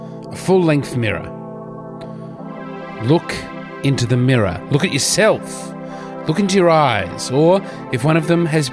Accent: Adelaide, South Australia, Australia; I'm on tour, but the first night was in my hometown of Adelaide. So I'm on tour from the comfort of my own home at the moment.

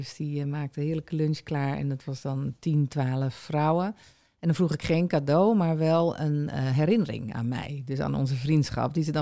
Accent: Urk, Flevoland, Netherlands; born there; also born or lived in United States / Groningen / Amsterdam / Haarlem; now in Bloemendaal, Netherlands; ik ben geboren op Urk, dus daar heb ik vriendschappen.

